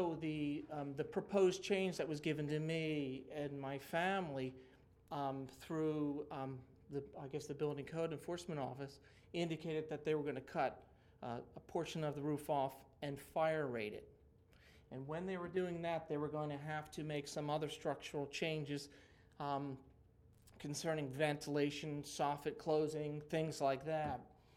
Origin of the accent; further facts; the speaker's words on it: Long Neck, Delaware, United States; I'm from the Long Neck area